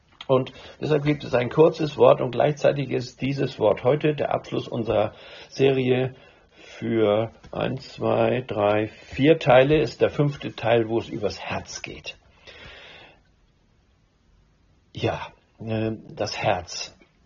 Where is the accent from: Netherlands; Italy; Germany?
Germany; Hamburg; Wie war das in Norddeutschland? Ich bin aus Hamburg.